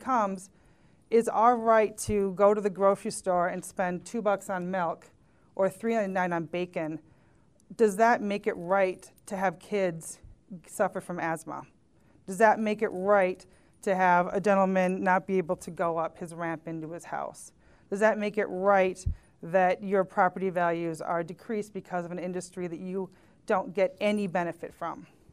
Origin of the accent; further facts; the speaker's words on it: Bayfield, Wisconsin, United States; I am from Bayfield, Wisconsin.